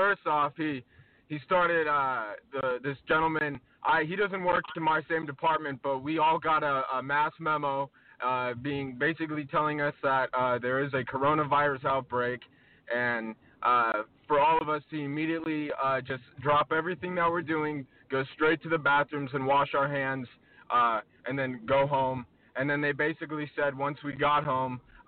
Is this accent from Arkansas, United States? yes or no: no; New York, United States; I'm from New York. I have a coworker who has the coronavirus.